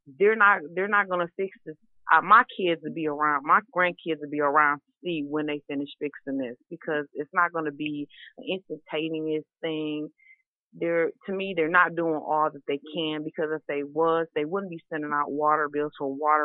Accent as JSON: {"language": "English", "town": "Flint", "region": "Michigan", "country": "United States", "tie": "born or raised there", "also_born_or_lived": "Lansing", "said": "I've been in Flint since 1971. Since I was about one, I was raised and born and raised in Lansing and came to Flint. I've been in Flint all my life."}